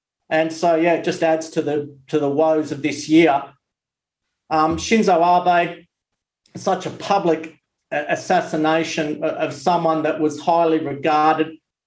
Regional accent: Terry Hills, New South Wales, Australia; we grew up in Terry Hills. It was a beautiful suburb. We grew stuff. We played. We stayed out till the sun went down.

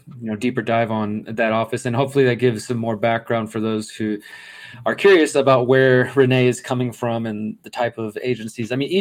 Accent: Texas, United States; So, I mean, I'm from Texas originally, and places like Austin have become like the new, and even Houston

